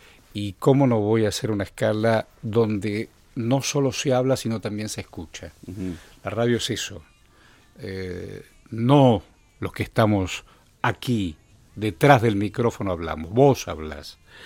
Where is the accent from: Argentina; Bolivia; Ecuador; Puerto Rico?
Argentina